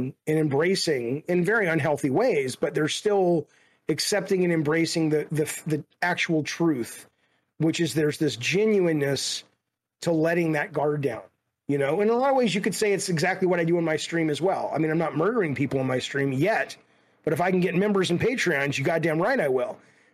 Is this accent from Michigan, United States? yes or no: no; Alabama, United States; because of growing up in Alabama and just how conservative and racist and, you know, religious it was. And I just didn't like that. I love aspects of the South, but I obviously hate those aspects of the South.